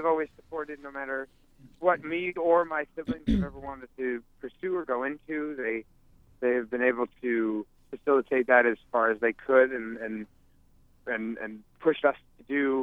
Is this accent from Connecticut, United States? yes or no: yes; Connecticut, United States; now in New York, United States; I'm originally from Connecticut.